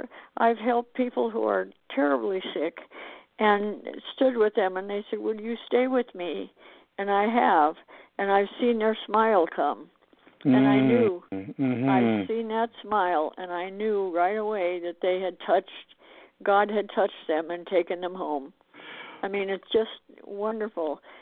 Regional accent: Montana, United States; now in Arizona, United States; I come from Montana, and I've lived in heavy snow, and I'm happy to be in Arizona.

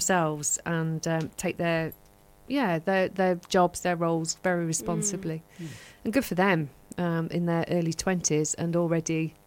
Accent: Manchester, North West England, United Kingdom; I think, why? I'm a girl from Manchester, you know.

